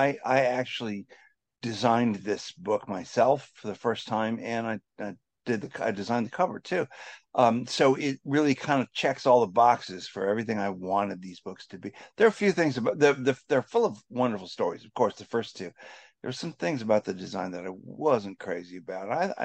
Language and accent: English; St. Petersburg, Florida, United States; Well, I came back to my hometown in 2014, as you said, after a long time away.